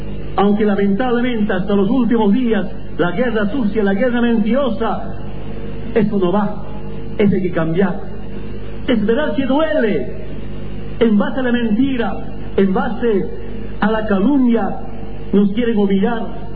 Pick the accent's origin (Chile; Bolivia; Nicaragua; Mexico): Bolivia; Estamos en la obligación como bolivianos entendernos para cambiar esta forma de discriminar a los pueblos